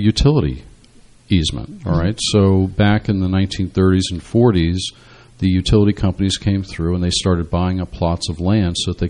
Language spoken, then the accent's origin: English; New Jersey, United States; I am born and raised in New Jersey, and I began my practice over in the eastern counties.